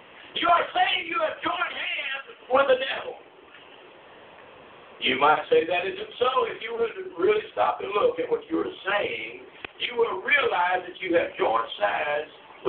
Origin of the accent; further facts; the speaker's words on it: United States; born there; I have every right in my heart, amen, and by law to say what I want to because I was born in America.